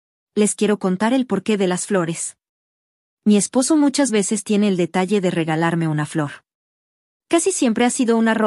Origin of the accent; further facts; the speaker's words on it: Venezuela; moved away; soy venezolana y, aunque ya no viva en Venezuela, mi corazón siempre estará allá.